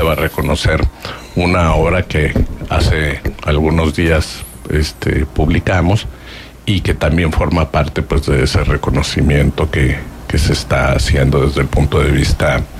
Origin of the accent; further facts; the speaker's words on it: Coahuila, Mexico; Me acaban de nombrar, soy el primer coahuilense en ser considerado dentro de la misma.